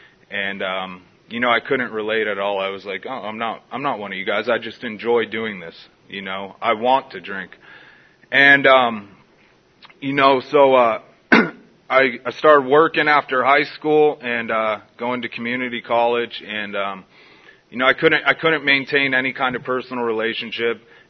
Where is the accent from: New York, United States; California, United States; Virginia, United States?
California, United States; San Diego; So I grew up here in San Diego, pretty normal family.